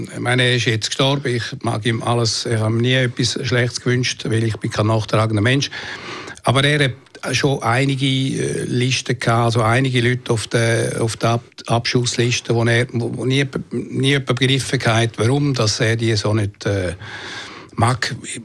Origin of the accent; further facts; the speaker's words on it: Italy; ich bin in Italien geboren, aufgewachsen und bin in der Schweizer Schule.